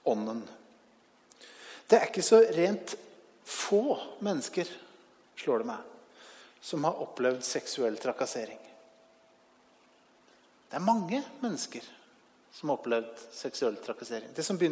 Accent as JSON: {"language": "Norwegian", "town": "Bærum", "region": "Akershus", "country": "Norway", "said": "Jeg kommer fra Bærum."}